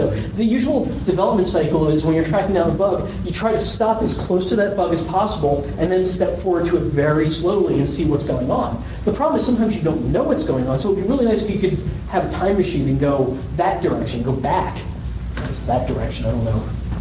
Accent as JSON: {"language": "English", "town": "Charlotte", "region": "North Carolina", "country": "United States", "said": "I'm from Charlotte."}